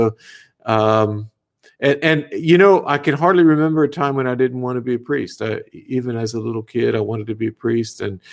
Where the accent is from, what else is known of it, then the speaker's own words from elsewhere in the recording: Louisiana, United States; so I grew up in a small town in South Louisiana, and I'm a Cajun background.